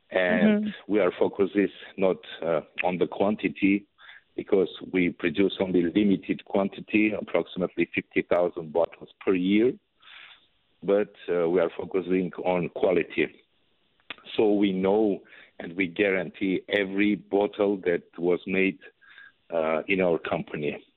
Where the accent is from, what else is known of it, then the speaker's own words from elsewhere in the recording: Yerevan, Armenia; No, I'm from Armenia. I'm Yerevan guy. Let's say typical Yerevan guy.